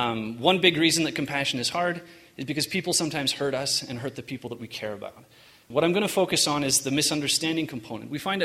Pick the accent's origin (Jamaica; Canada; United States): Canada; Western Canada; I was born and raised in Mormon in Western Canada. I come from a long line of Mormons